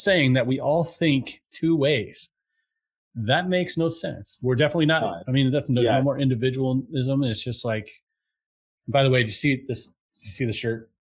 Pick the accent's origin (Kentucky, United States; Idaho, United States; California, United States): California, United States; I grew up in California.